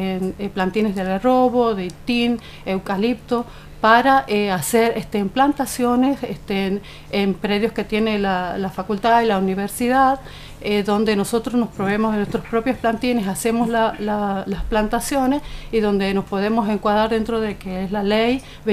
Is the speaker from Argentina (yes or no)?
yes; Tucumán, Argentina; moved away as an adult; now in Santiago del Estero, Argentina; Yo soy tucumana y bueno, vine a desempeñarme y a formar una familia aquí en Santiago del Estero.